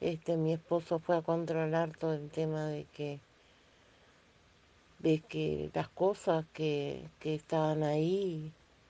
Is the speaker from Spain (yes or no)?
no; Salto, Uruguay; Yo estoy en Salto porque yo soy de Salto.